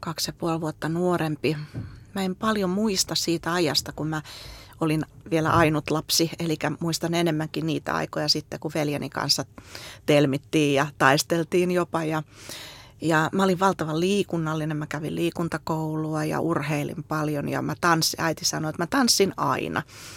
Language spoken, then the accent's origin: Finnish; Helsinki, Uusimaa, Finland; Ja nyt asun ihan Helsingin keskustassa eduskuntatalon takana, eli näin keskustassa